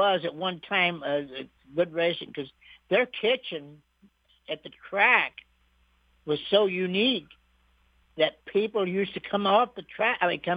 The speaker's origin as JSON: {"language": "English", "region": "Oklahoma", "country": "United States", "said": "He was from Lawrence, Mass. And I was from Oklahoma. It's a big difference."}